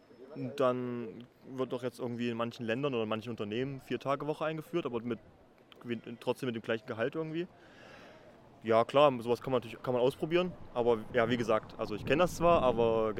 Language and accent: German; Leipzig, Saxony, Germany; now in Dresden, Germany; Wir sind aus Dresden und kommen aber ursprünglich aus Leipzig, studieren uns in Dresden und sind heute für dieses Sommerfest nach Leipzig gekommen.